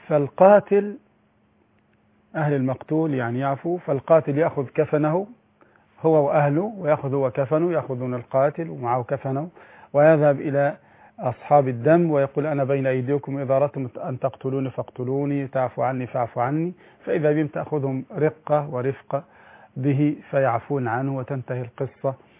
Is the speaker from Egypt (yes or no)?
yes; Egypt; في عندنا في مصر قطعتان